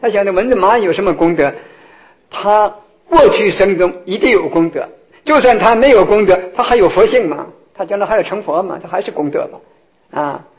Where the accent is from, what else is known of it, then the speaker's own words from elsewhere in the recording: China; 这个我们中国人讲啊，这个请这个孔子无常师